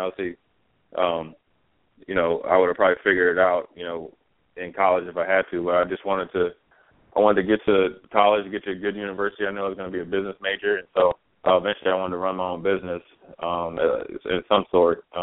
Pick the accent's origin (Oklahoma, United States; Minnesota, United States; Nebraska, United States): Minnesota, United States; Minneapolis; I grew up in Minneapolis